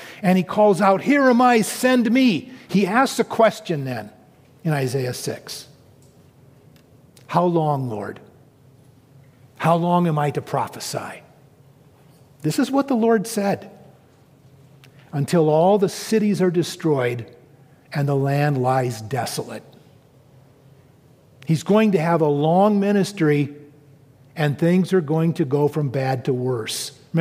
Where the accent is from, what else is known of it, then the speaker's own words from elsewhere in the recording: Oregon, United States; The third highest mountain in my home state of Oregon, the South Sister, 10,538 feet.